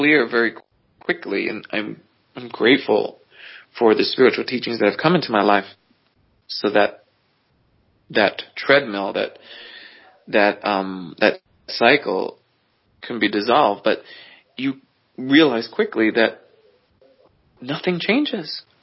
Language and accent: English; Bronx, New York, United States; But I grew up in the Bronx. I'm not going to pretend like I grew up like really poor and without nothing